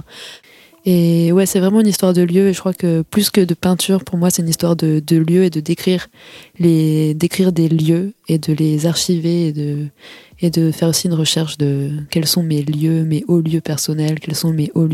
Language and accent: French; Cherbourg, Normandy, France; Moi, je suis un peu plus ville portuaire que grande ville américaine, comme je viens de Cherbourg.